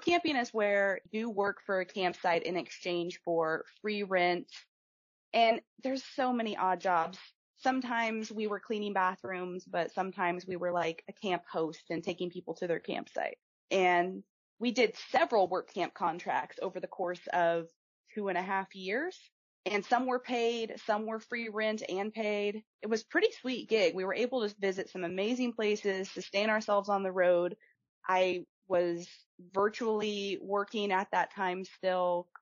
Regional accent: Kansas City, Kansas, United States; I am from Kansas, born in Kansas City, Kansas. And I've lived here my whole life, mostly.

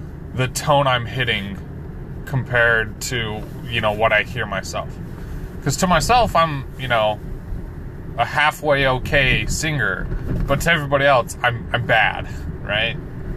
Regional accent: Davis County, Utah, United States; It was the only station freaking where I grew up in Davis County that had hip-hop on it.

